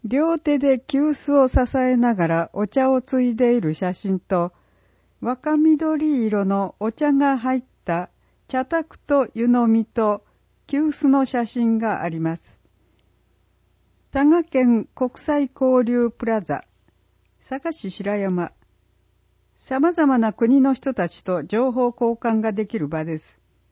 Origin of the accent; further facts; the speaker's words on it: Slovenia; also born or lived in Osaka; now in Saga, Japan; 留学していた大阪と比べてもそう思います。故郷のスロベニア